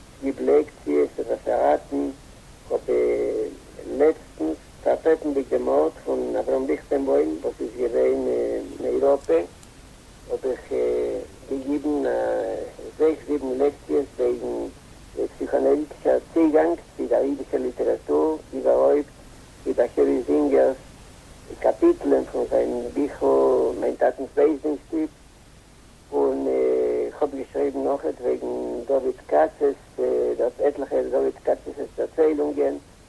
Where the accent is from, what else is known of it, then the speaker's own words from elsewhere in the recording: Buenos Aires, Argentina; born there; German is a second language; Ich bin geboren in Buenos Aires und ich bin alt, 77 Jahre.